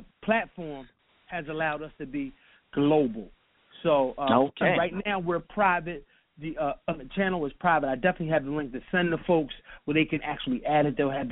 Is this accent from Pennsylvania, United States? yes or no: yes; Philadelphia, Pennsylvania, United States; You know, I'm from Philly.